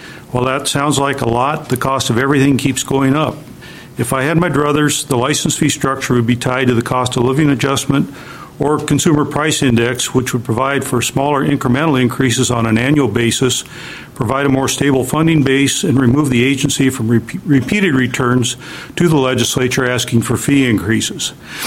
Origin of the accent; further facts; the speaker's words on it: Sequim, Washington, United States; I'm from Squim, Washington.